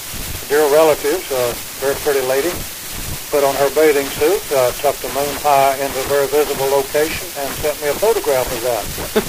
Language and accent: English; Shelby, North Carolina, United States; And some of the production machinery for the bakery is made in my hometown of Shelby, North Carolina.